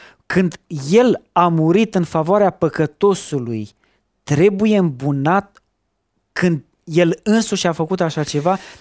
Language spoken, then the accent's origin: Romanian; Romania; Ca român nu mă regăsesc în exemplul acesta.